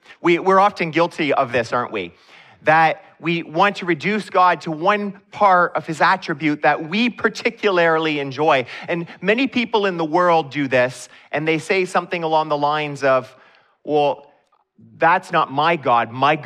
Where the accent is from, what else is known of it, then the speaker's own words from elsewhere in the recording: Canada; I forget that I'm a Canadian at that moment.